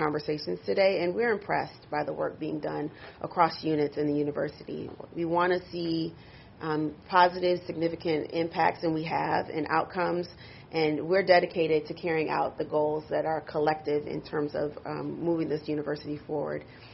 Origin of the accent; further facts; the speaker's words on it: Grand Rapids, Michigan, United States; Trustee Scott is a diehard West Sider, and she has been pushing us